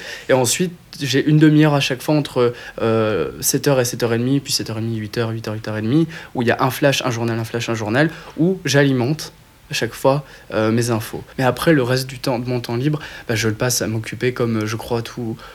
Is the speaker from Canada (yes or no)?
no; France; moved away as an adult; now in Brussels, Belgium; je suis un Français de 25 ans qui vit à Bruxelles parce qu'il est venu faire des études de journalisme à l'ULB.